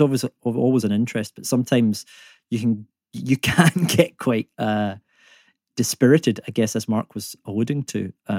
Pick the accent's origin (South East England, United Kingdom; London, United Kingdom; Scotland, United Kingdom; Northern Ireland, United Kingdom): Scotland, United Kingdom; accent: Scottish; when I say the word law in my accent, it's not the way most British people say it. It's very Scottish.